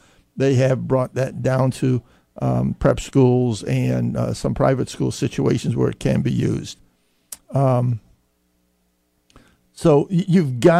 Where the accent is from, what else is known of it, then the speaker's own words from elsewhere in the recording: Pennsylvania, United States; moved away; I came here from Western Pennsylvania about 15 years ago